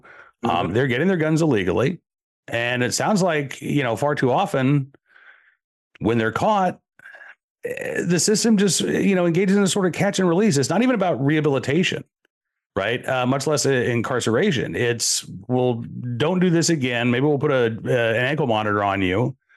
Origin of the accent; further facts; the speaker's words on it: Oklahoma, United States; also born or lived in Lawrence, Massachusetts; I was born in Massachusetts. I was born in Lawrence, and my family moved to Oklahoma when I was a kid. But, you know, I love the state of Massachusetts.